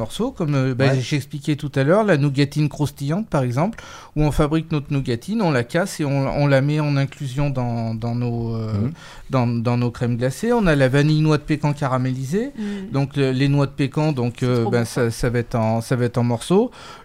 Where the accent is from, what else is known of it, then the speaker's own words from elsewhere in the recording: France; on n'est pas américain, on est français et on veut rester dans la plus pure tradition